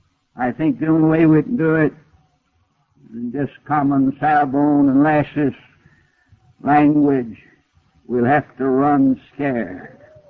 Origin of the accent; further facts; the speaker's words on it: Alabama, United States; I'm an Alabaman by birth, so I was born and raised in Alabama, so I can talk about my kin folks.